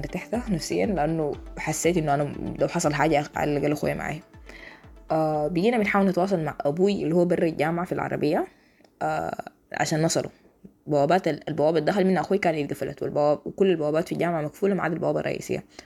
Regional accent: Khartoum, Sudan; moved away as an adult; now in Cairo, Egypt; وأنا من الناس اللي نزحت بسبب الحرب من الخرطوم للقاهرة

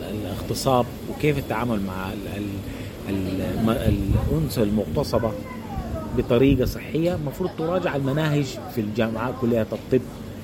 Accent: Sudan; إنه عندنا في السودان ما في تدريب كافي للأطباء

